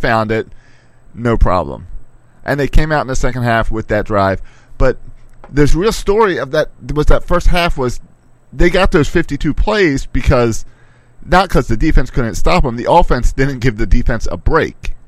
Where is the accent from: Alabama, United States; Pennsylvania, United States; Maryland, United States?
Maryland, United States; But tonight I'm making them do their homework because I grew up in Maryland.